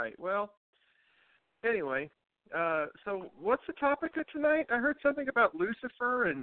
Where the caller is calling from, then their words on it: Indiana, Arkansas, United States; Well, I'm calling you from Indiana, Arkansas right now.